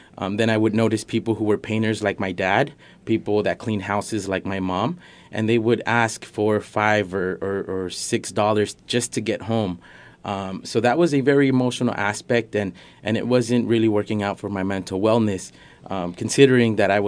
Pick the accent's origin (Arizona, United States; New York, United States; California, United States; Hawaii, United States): California, United States; Isla Vista; Well, you know, Neil, I was born in Santa Barbara. I was raised in Isla Vista. And if you're familiar with Isla Vista, it's a college party town.